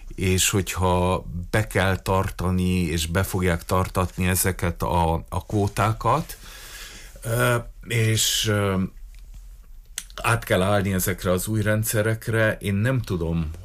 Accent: Târgu Mureș, Mureș County, Romania; Hát marosvásárhelyiként és önkormányzati képviselőként nagyon-nagyon kíváncsi voltam erre

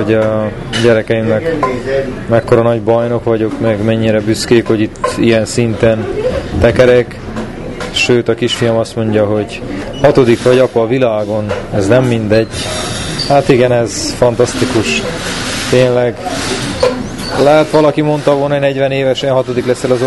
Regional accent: Székely Land, Romania; büszke vagyok, hogy székely vagyok.

